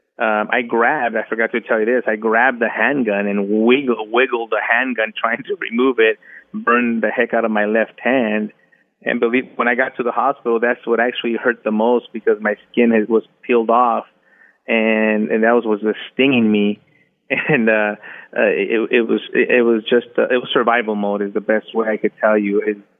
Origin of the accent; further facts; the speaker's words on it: United States; It felt like I wasn't from there. I'm an American.